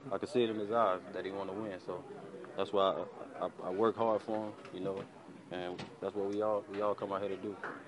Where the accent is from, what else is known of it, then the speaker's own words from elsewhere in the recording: Florida, United States; Yeah, he's from my area, too, so he's from Broward County. I'm from Palm Beach County, like 15 minutes away